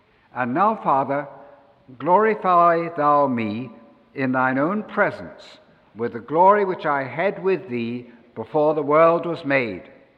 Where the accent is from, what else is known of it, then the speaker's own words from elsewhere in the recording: England, United Kingdom; moved away as an adult; now in United States; 50 years ago this year that I came to this country for the first time. My wife was from Minnesota, and I came from England.